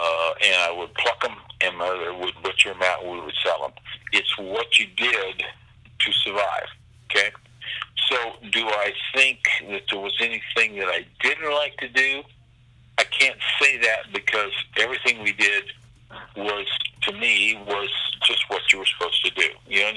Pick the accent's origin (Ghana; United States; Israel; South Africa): United States; Kansas; I had two sisters, an older and younger one. I was on a farm